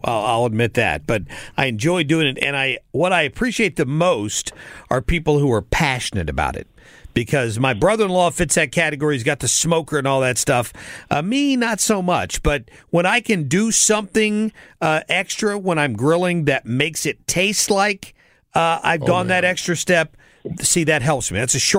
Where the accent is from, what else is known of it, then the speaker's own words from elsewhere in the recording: the South, United States; The South. I'm from the South.